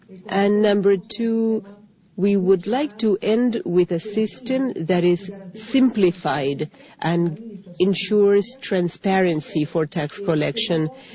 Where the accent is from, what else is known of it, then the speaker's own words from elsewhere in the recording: Colombia; I am from Colombia